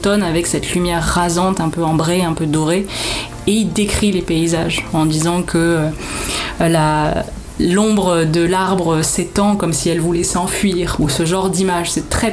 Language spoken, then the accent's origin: French; Briançon, Provence-Alpes-Côte d'Azur, France; Donc il y a eu les Hautes-Alpes, donc chez moi à Briançon